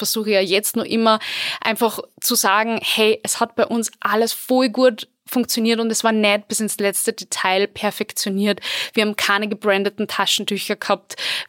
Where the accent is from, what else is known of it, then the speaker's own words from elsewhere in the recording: Upper Austria, Austria; Es ist bei uns in Oberösterreich trotzdem sicher eins der größten Brauthäuser mit der größten Auswahl auch.